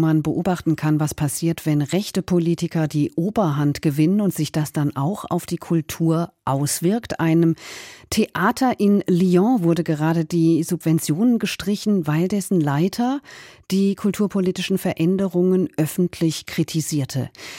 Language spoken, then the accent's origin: German; Berlin, Germany; ich als Berliner Bürgerin erinnere mich da ein bisschen dran, anders dran.